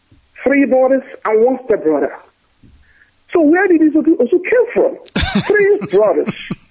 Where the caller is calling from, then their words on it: Germany; Good evening, everyone in Munich. … from Germany here as well.